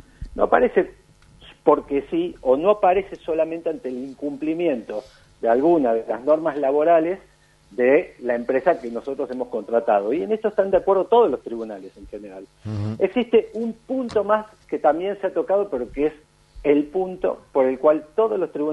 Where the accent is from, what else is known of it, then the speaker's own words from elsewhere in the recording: Buenos Aires, Argentina; now in Córdoba, Argentina; Que a esta altura ya calculo que me pueden decir cordobés sin ningún problema, pero soy bien porteño.